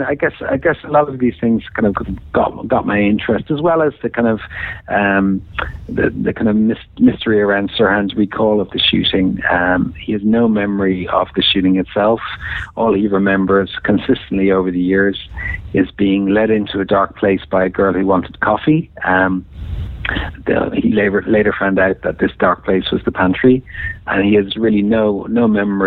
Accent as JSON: {"language": "English", "country": "Ireland", "said": "Even though I'm from Ireland, I didn't"}